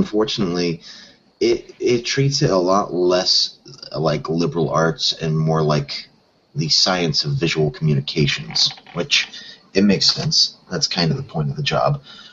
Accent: Ohio, United States; also born or lived in Chicago; while I was born in Chicago, my folks divorced when I was very young, and I lived with my mother and just around the area of where her family was centered. And the town in which I was raised for the latter half of my childhood, if you can call it that, was a very small town in southern Ohio.

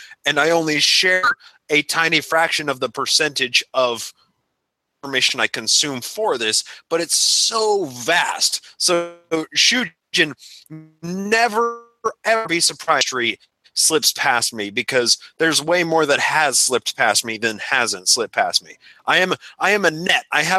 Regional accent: Utah, United States; Yeah, born and raised in Utah. So there's a stigma that follows Utah Mormons specifically

